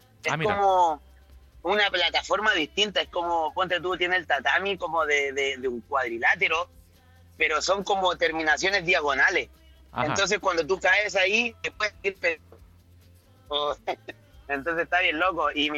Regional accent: Los Andes, Valparaíso, Chile; moved away as an adult; now in Miami, United States; En Miami estamos hoy en día, exacto. Soy de los Andes, de la ciudad chiquitita de los Andes, pero bien acogedora y bueno, 3 años acá.

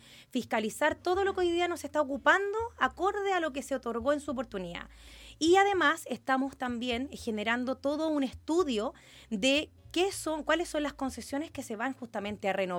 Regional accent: Quilpué, Valparaíso, Chile; born there; todos piensan que soy quinterana, no nací en Quintero, nací en Quilpué, yo vivo en Quilpué

